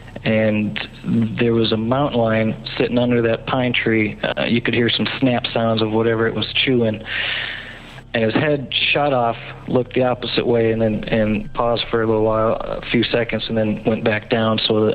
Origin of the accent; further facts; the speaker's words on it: Minnesota, United States; I mean, I'm from Minnesota. You get mosquitoes and walleye mainly there.